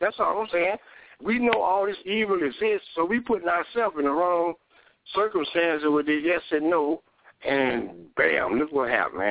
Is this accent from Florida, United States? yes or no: yes; Florida, United States; I'm from Florida. Y'all know about Florida hurricane.